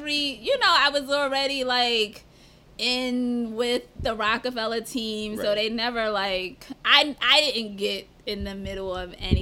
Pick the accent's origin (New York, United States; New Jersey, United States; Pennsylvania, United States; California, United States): New York, United States; Harlem; But once he found out I was from 1189 and he found out I was from Harlem, that was it for him. Because him is like, Harlem sticks together.